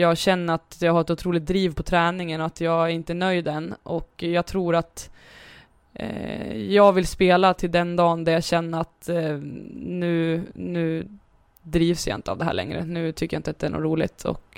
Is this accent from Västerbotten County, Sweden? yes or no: no; Frånö, Västernorrland County, Sweden; Jag var ju en bybo, jag var ju inte från stan. Jag var ju från Frånö, det var ju 5 kilometer utanför.